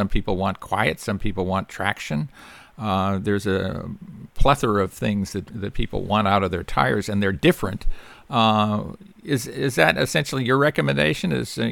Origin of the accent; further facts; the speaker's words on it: Chicago, Illinois, United States; I grew up in the Chicago area, so heaven knows I've driven in plenty of snow